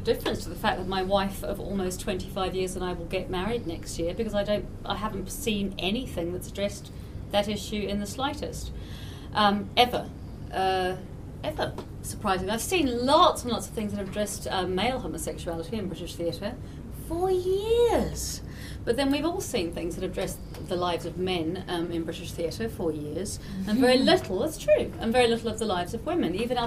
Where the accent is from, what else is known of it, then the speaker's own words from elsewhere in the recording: New Zealand; now in United Kingdom; And I grew up in New Zealand, particularly in this country.